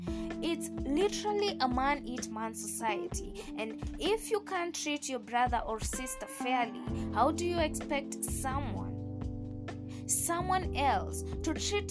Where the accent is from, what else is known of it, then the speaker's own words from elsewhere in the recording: Kenya; enough of racism that is openly taking place on our soil. I mean, how does Kenya have places where you as a Kenyan citizen can't live, get service, or even just chill?